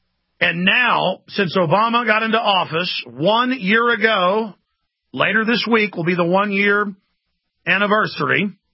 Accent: Dallas, Texas, United States; now in Austin, United States; I'm from Dallas, Texas. And I love Texas, but I love Austin.

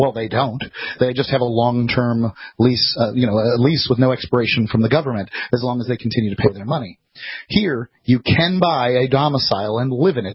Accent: United States; But you know, I can tell you as an American, I like the idea of buying my property

